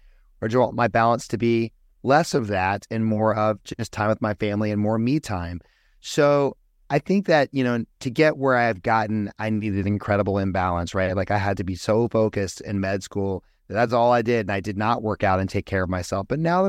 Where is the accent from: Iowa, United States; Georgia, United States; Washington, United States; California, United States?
Georgia, United States; now in Scottsdale, United States; I grew up in Georgia, so I'm a Southerner. I ended up out here in Arizona after my plastic surgery training.